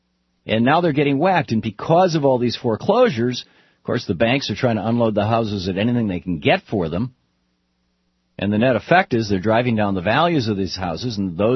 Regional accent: Lansing, Michigan, United States; the neighborhood that I grew up in South Lansing. This is just a basic blue-collar, working-class neighborhood.

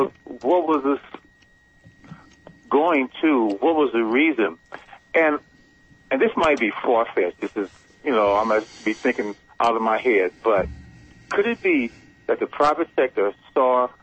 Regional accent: St. Louis, Missouri, United States; You know, I'm originally from St. Louis.

